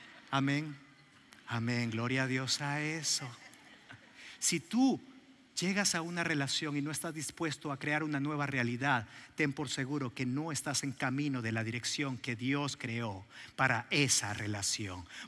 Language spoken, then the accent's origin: Spanish; El Salvador; now in Mexico; Nací en El Salvador y estoy seguro que soy salvadoreño porque me encantan las pupusas. Y meter el pan dulce en el café es algo que disfruto. Es una herencia que Dios me dejó. Soy de El Salvador. Ahora nos fuimos a México.